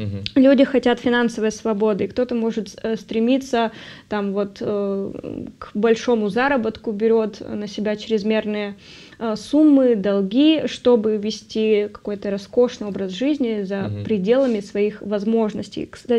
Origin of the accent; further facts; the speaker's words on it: Yekaterinburg, Sverdlovsk Oblast, Russia; Я вот, например, росла в Екатеринбурге